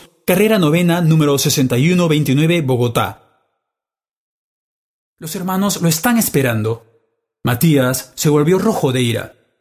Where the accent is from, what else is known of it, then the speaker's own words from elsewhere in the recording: Peru; now in Belgium; Ik kom uit Latijns Amerika, uit Peru. … vengo del Perú, de Sudamérica. Vivo 5 años en Bélgica.